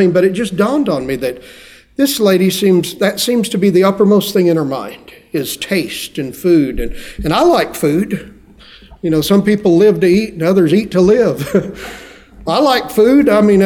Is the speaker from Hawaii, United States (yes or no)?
no; Texas, United States; I said, I'm from Texas.